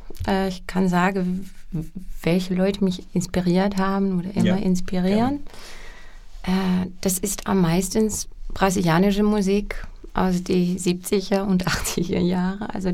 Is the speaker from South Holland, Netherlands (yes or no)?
no; Amsterdam, North Holland, Netherlands; Ich komme aus Amsterdam.